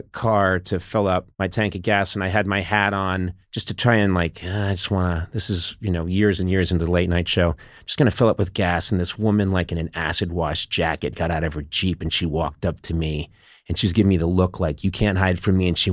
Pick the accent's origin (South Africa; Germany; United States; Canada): United States; Brookline, Massachusetts; I'm from Massachusetts, from Brookline, right outside Boston.